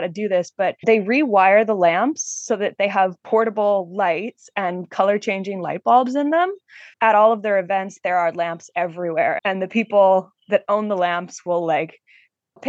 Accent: Denman Island, British Columbia, Canada; I grew up on Denman Island

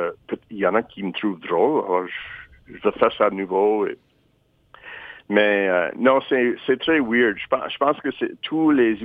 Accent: North Sydney, Nova Scotia, Canada; accent: North Sydney; On dirait que je reprends mon accent de North Sydney et je rentre dans son personnage.

